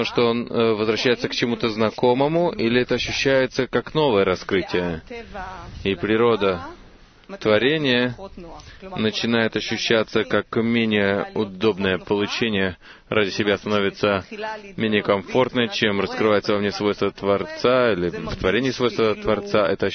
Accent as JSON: {"language": "Russian", "country": "Australia", "said": "я из Австралии. Я не из группы Сидней или Мельбурна, я из виртуальной группы."}